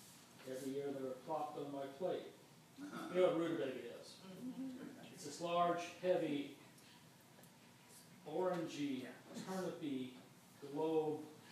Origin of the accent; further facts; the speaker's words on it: Ohio, United States; I'm from Ohio.